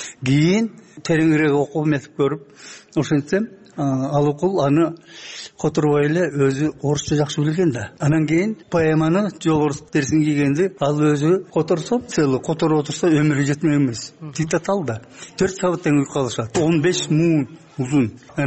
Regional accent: Bystrovka, Chuy Region, Kyrgyzstan; үйрөнбөй эле мен орустун арасында туулуп өсүм да. Быстровка деген биздин Кемин районунун борбору 80% эли орус болчу.

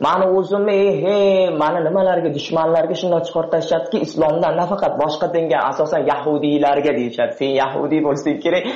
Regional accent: Tajikistan; now in Russia; men talabaman, Rossiyada o'qiyman, o'zim Tojikiston fuqarosiman, Tojikistondanman.

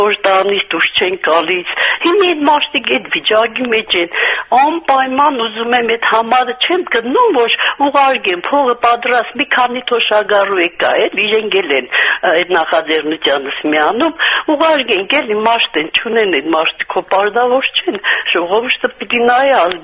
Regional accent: Gyumri, Shirak, Armenia; Ես Գյումրից եմ, տարիքս արդեն մոտ 70

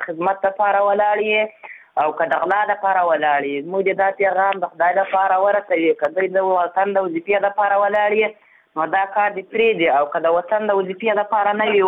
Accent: Ghazni, Afghanistan; now in Helmand, Afghanistan; د غزنی ولایت یم پیالم په هلمند ښار کې یو

